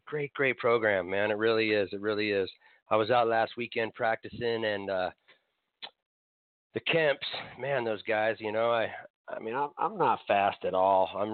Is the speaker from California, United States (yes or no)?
yes; Tahoe, California, United States; You know, I grew up in Tahoe. So when you hit Folsom, it's Sacramento.